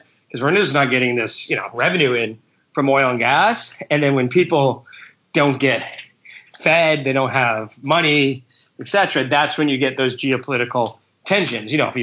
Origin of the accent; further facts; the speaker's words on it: Canada; we're both from Canada